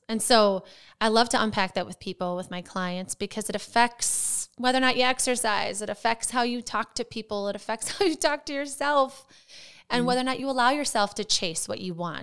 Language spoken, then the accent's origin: English; Wisconsin, United States; I'm from Wisconsin, from a small town, and I grew up with not a whole lot of guidance and a very dysfunctional home.